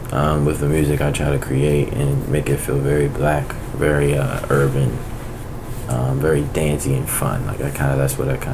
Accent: Washington, District of Columbia, United States; also born or lived in Prince George's County, Maryland; I'm from Washington, D.C., and I'm from PG County, Maryland, Shetland.

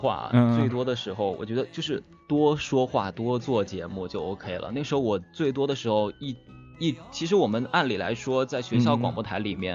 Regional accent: Hubei, China; 就是我当时作为湖北人说普通话说是特别差的，

